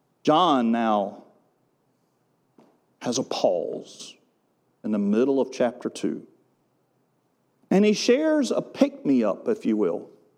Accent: Wilmington, United States; I grew up in Wilmington, and it wasn't illegal back then as far as I know.

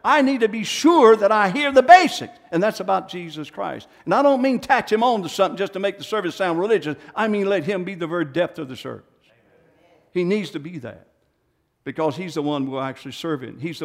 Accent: United States; born there; just because I was born in America does not make me a saint

